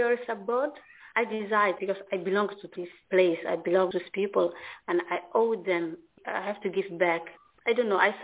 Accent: Mogadishu, Banaadir, Somalia; English is a second language; also born or lived in Italy; As you know, I'm born and raised in Mogadishu. Unfortunately, civil war happened in the 90s here in Somalia. I fled and went to Italy.

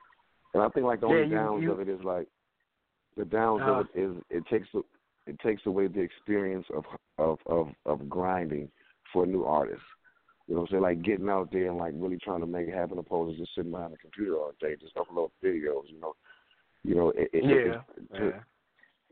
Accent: Cleveland, Ohio, United States; moved away as an adult; we came from Cleveland, Ohio. You know, we took one-way bus tickets out to Los Angeles

